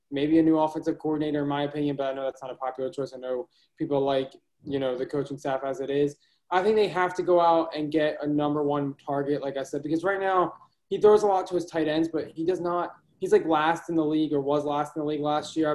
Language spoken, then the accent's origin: English; Maryland, United States; I'm from Maryland, so it's a home kind of thing.